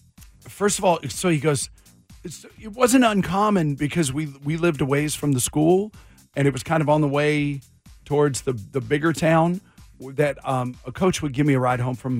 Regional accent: Wisconsin, United States; I grew up in Wisconsin.

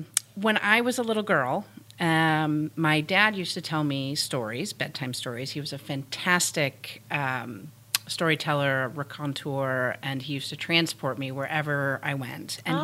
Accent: Michigan, United States; So thanks to the communities of Georgetown, and I'm originally from Michigan.

